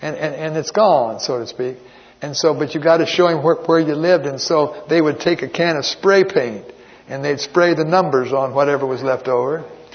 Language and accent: English; Florida, United States; And that is that I'm from Florida. I told you about that, didn't I? And there's hurricanes down there.